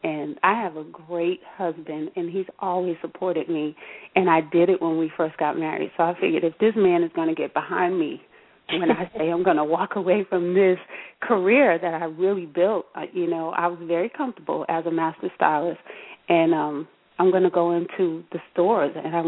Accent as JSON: {"language": "English", "town": "Boston", "region": "Massachusetts", "country": "United States", "also_born_or_lived": "Michigan", "said": "And I started there, and then I came back home to Boston. I'm from Boston, Massachusetts."}